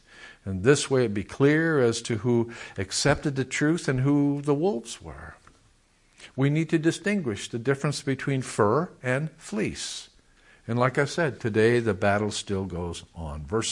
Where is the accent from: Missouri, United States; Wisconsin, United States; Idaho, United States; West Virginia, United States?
Missouri, United States; I'm from the Show Me State.